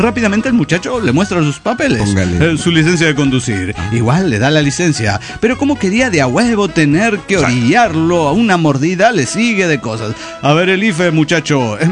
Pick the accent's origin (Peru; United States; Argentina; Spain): United States; New Jersey; de New Jersey.